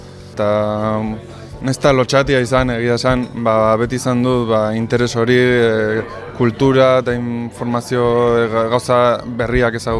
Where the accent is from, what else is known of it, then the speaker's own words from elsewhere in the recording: Irun, Basque Country, Spain; irundarra naiz